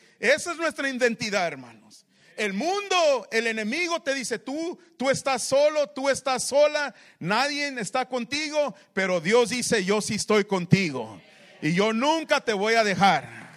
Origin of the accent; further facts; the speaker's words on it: California, United States; Yo soy nacido aquí en el centro. Soy del Valle Imperial. Aquí crecí, aquí fui a la escuela.